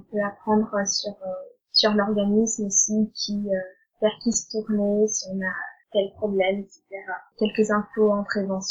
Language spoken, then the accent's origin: French; Ballon-Miré, Pays de la Loire, France; now in Denmark; j'ai 16 ans, presque 17. Et maintenant, j'habite au Danemark, au nord de Copenhague. Voilà. Et sinon, en France, je viens de Ballon-Miré